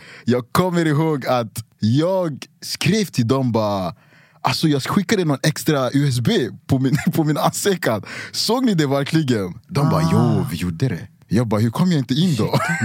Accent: Luleå, Norrbotten County, Sweden; Jag är från Luleå.

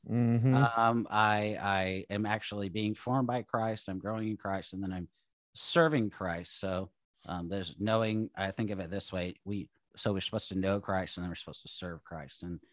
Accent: Seattle, Washington, United States; also born or lived in Idaho / California; now in Oregon, United States; I grew up in Seattle, and I guess I've moved from thinking about this. I've lived in Washington for most of my life, and then we lived in Idaho.

